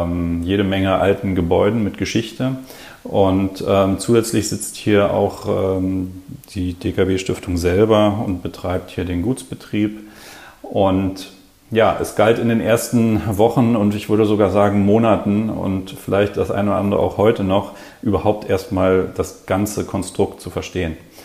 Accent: Berlin, Germany; Ich bin Berliner. Bin 41 Jahre alt

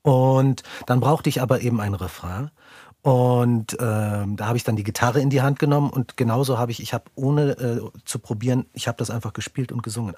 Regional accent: Austria; Ich bin ja Österreicher

